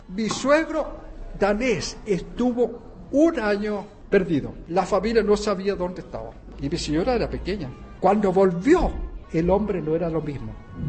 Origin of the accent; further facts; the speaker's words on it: Chile; now in Denmark; más de la mitad de mi vida llevo viviendo en Dinamarca. Y cuando voy a Chile, evidentemente recobro mi lenguaje, mi dialecto, mi cultura, todo eso que me ha dado una identidad, pero no me siento 100% chileno.